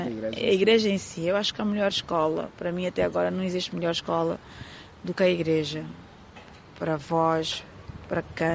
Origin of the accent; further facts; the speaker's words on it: Luanda, Angola; Bairro Azul, nasci e cresci no Bairro Azul.